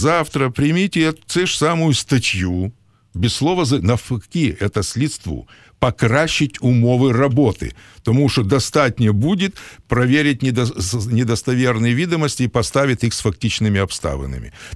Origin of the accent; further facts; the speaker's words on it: Moldova; also born or lived in Odesa; Я ж з Молдови і вивчав в школі доволі ні українською